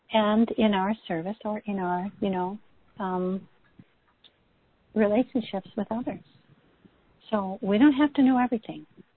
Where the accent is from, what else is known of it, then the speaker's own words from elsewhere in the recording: Chicago, Illinois, United States; now in New Mexico, United States; you're a fellow New Mexican, and I am originally from the Chicago area, so very funny.